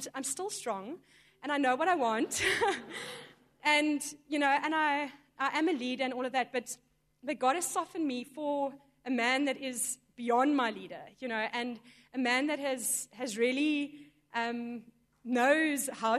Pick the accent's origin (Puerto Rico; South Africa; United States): South Africa; Johannesburg, Gauteng; I come from Joburg. I'm working at a company called Deloitte, and I've been in Johannesburg for 2 years.